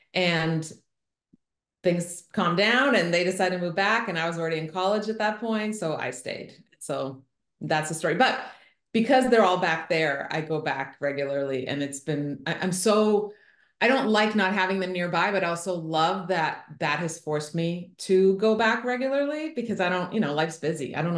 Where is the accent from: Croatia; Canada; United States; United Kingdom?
Croatia; Osijek, Osijek-Baranja County; also born or lived in Zagreb; So I was born in Zagreb, which most people who would listen to you probably know is the capital of Croatia. And then when I was around 4 years old, my family moved to Osijek. So that's where I spent most of my childhood.